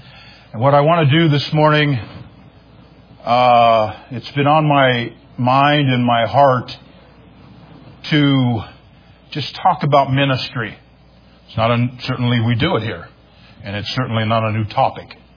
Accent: Ohio, United States; now in New York, United States; I am now no longer an Ohioan. I am a New Yorker. I've spent more time here than I have anywhere.

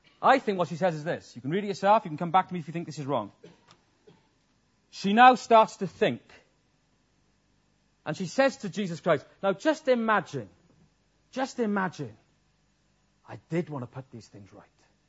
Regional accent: Wales, United Kingdom; I'm a Welshman and did that.

